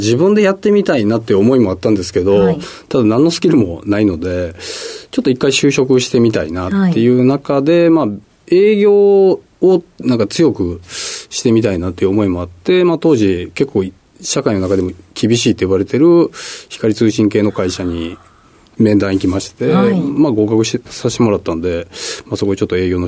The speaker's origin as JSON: {"language": "Japanese", "region": "Kyoto", "country": "Japan", "said": "京都ですね。"}